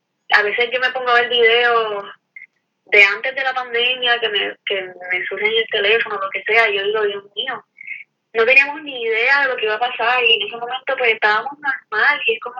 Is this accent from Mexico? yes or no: no; Corozal, Puerto Rico; Yo soy natural de Corozal, pero ahora estoy viviendo en área metro.